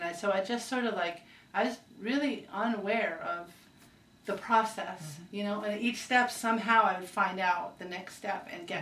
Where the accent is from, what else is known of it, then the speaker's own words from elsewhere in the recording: Connecticut, United States; I grew up in Connecticut, but in the eastern part of Connecticut, like where it's very unpopulated there.